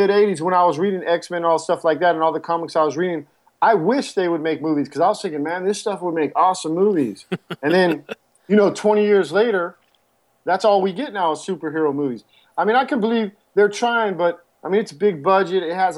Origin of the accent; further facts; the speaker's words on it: East Coast, United States; accent: East Coast; So I do have an East Coast accent. That's what a lot of people think. I'm maybe from New Jersey or New York, but they can't really pin it down.